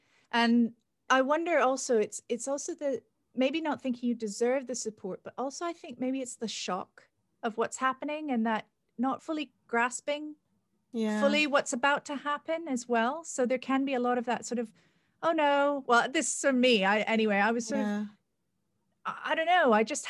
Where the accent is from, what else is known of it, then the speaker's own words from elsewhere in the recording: Canada; You know, I'm both my parents have now died and I'm Canadian as well.